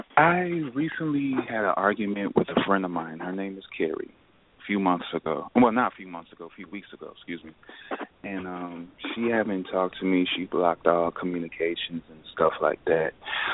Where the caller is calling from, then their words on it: Chicago, Illinois, United States; I'm calling from Chicago.